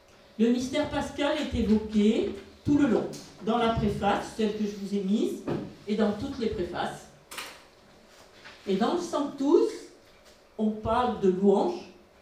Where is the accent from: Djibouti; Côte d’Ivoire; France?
France; Provence-Alpes-Côte d'Azur; je suis provençale